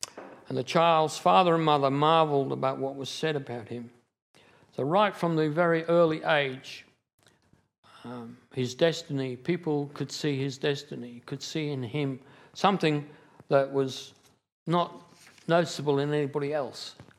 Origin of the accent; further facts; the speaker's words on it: England, United Kingdom; I've never been inside Big Ben, even though I am English.